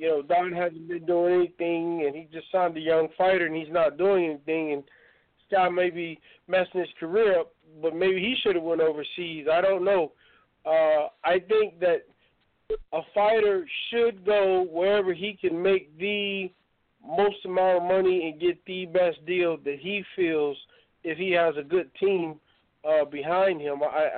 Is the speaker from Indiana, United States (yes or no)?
yes; Indianapolis, Indiana, United States; my hometown of Indianapolis, Indiana